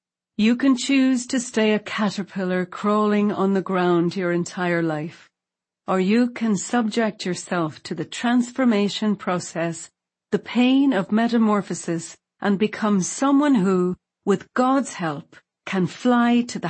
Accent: Derry, Northern Ireland, United Kingdom; I was born in Derry City, Northern Ireland, a beautiful border town in the northwest of Ireland. Yet throughout my childhood, my town was filled with tension and violence that began when I was about 8 years old.

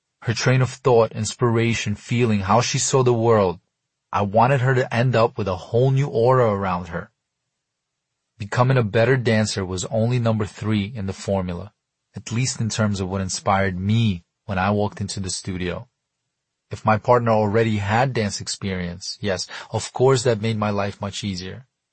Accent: Brooklyn, New York, United States; accent: Brooklyn; And in my Brooklyn accent, I answered, I like to dance because I like to win.

